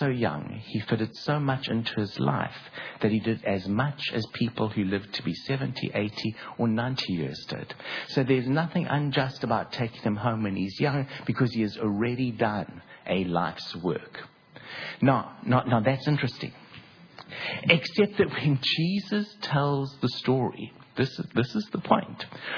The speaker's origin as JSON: {"language": "English", "town": "Durban", "region": "KwaZulu-Natal", "country": "South Africa", "tie": "born or raised there", "said": "I grew up in Durban in South Africa, and that's where the accent comes from, if you're wondering."}